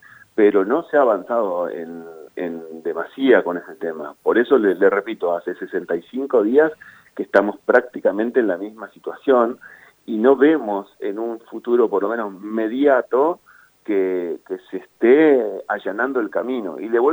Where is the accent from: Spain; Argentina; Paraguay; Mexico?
Argentina; Las Lajas, Neuquén; Yo soy nacido y criado en Las Lajas